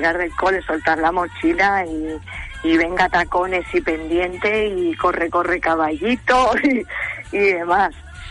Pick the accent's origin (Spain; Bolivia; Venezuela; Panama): Spain; Barcelona, Catalonia; moved away as an adult; now in Las Palmas de Gran Canaria, Spain; yo soy de Barcelona y me vine a vivir hace 10 años a Las Palmas de Gran Canaria.